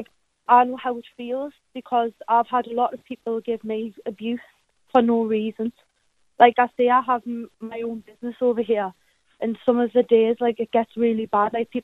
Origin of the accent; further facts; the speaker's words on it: United Kingdom; born there; I'm obviously British born and my partner's Asian